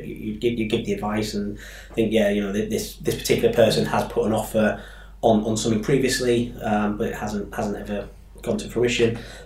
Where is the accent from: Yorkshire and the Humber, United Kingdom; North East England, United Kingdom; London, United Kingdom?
Yorkshire and the Humber, United Kingdom; Hull; came back to my hometown area, being Hull, and dealt with commercial agency, probably across the Hull and East Riding region.